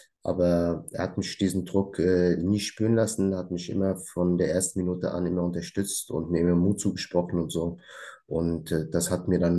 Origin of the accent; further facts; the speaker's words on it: Germany; ehemaliger Fußballprofi, bin Deutsch-Marokkaner, das heißt hier in Deutschland aufgewachsen und mein Herkunftsland ist Marokko.